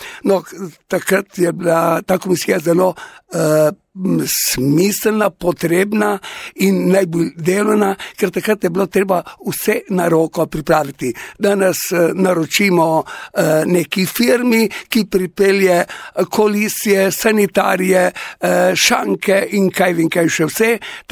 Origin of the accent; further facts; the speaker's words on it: Goriška Brda, Gorizia, Slovenia; Verjamte, mnogi so me prašali, odkje sem, no in sigurno sem rekel iz Brd.